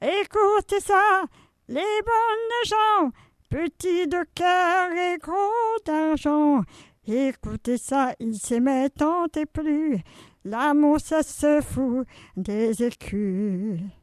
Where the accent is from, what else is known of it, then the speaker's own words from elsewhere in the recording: Montpellier, Occitanie, France; Je viens de Montpellier, la montagne des jeunes filles.